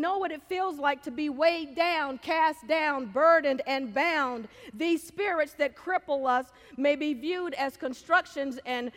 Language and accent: English; Charlotte, North Carolina, United States; who was a civil rights law attorney in Charlotte, North Carolina, my hometown.